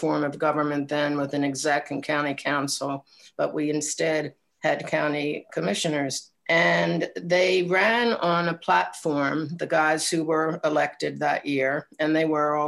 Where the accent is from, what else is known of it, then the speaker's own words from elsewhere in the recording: Baltimore, Maryland, United States; now in Columbia, United States; And I live most of my life in Columbia. I grew up in Baltimore and I still love Baltimore very much, but I don't drive in there that often.